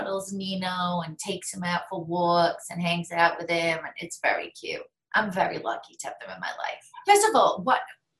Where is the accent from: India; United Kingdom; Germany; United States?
United Kingdom; England; I'm English. It's like ingrained in me.